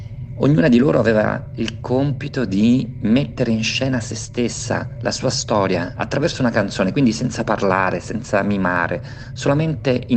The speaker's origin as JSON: {"language": "Italian", "town": "Tindari", "region": "Sicily", "country": "Italy", "tie": "born there", "lives_now": "Milan, Italy", "said": "Sono nato a Tindari, un paese di fronte alle isole Eolie, in un posto paradisiaco, con un mare blu, blu, blu, blu, ma più blu non si può. Dunque, sono siciliano, vivo a Milano"}